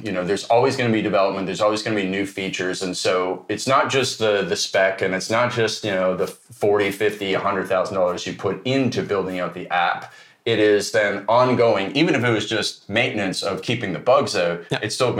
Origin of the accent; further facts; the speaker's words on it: Canada; We're both Canadian, both hockey players, and both from the same part of the country.